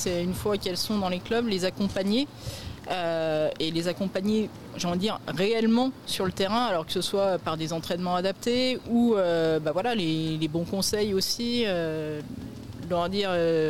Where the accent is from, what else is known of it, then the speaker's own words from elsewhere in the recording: France; le vélo est déjà plus développé que chez nous en France.